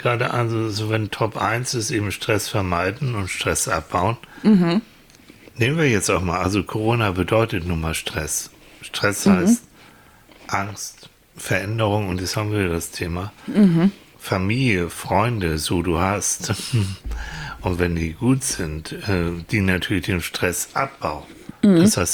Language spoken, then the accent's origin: German; Northern Germany, Germany